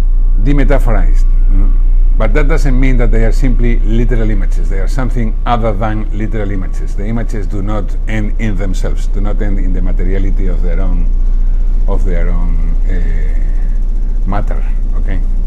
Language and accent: English; Texas, United States; I don't know, I come from Texas